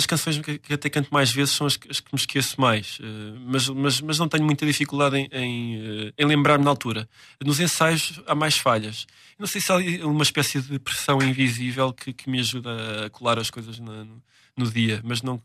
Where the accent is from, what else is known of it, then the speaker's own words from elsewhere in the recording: Beira, Portugal; Nós somos beirões, e então aquela comida que é pesada